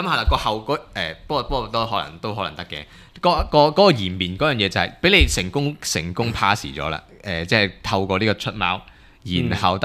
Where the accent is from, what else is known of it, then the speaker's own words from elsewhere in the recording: China; 呢啲喺日本代考試嘅呢啲真係簡直丟曬我哋中國人嘅架。